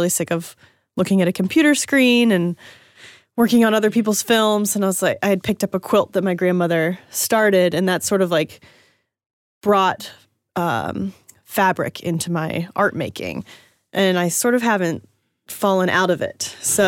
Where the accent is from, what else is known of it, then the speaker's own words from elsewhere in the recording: Lexington, Kentucky, United States; now in New York, United States; I am originally from Kentucky, from Lexington, Kentucky, but I have been living in New York for about 10 years now